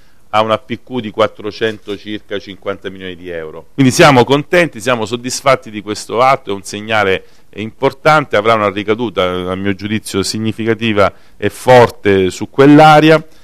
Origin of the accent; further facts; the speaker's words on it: Calabria, Italy; noi come calabresi Gioia Tauro puntiamo la massima attenzione